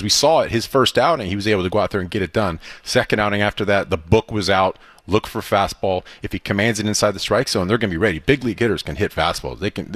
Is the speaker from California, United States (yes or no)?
no; Florida, United States; Well, I grew up in Florida, but I kind of lived both worlds as far as Yankees and Red Sox. My dad's originally from Jersey City.